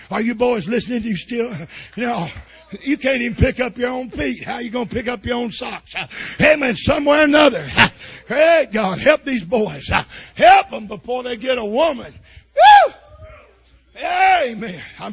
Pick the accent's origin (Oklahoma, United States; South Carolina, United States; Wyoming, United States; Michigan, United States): Oklahoma, United States; Muskogee; I come from … We didn't even know they had drugs.